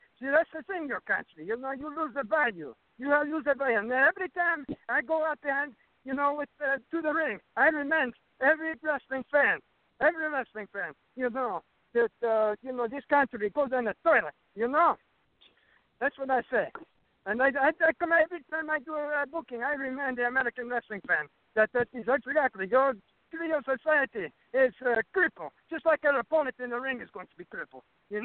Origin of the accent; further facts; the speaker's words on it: Syria; But first of all, I'm from Syria.